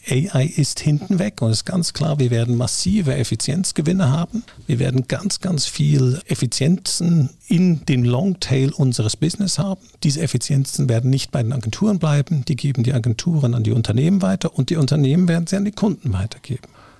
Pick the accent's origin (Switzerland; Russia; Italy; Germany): Switzerland; ich bin Schweizer und ich bin mit ganzem Herzen Schweizer